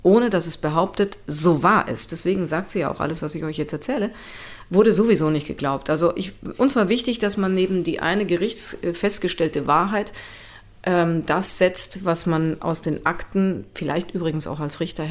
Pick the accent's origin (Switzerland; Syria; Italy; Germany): Italy; German is a second language; weil ich selber als Kind in Italien aufgewachsen bin und erstmal Italienisch lernen musste